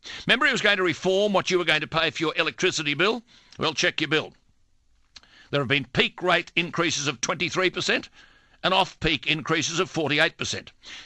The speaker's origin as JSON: {"language": "English", "region": "Queensland", "country": "Australia", "also_born_or_lived": "Darling Downs", "said": "I am a Queenslander. I was born and educated on the Darling Downs. When times got tough, my father became a coal miner."}